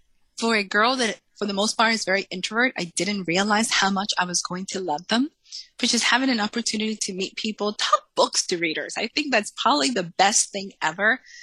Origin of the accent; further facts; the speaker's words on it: New England, United States; also born or lived in New York City; Even moving from up north, I grew up in New England. I went to school in New York City. I was in NYU.